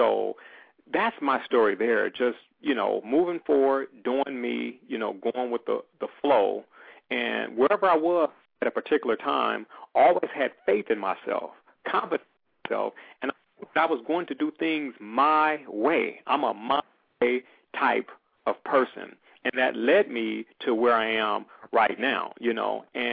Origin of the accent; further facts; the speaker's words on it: Los Angeles, California, United States; Yes, I grew up in South Central Los Angeles, spent a lot of time in Compton and Watts because of relatives.